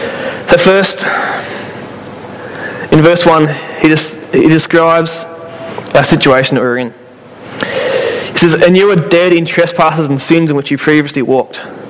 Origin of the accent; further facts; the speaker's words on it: Australia; One of the things we love as an Aussie is a good old underdog story, the good rags to riches.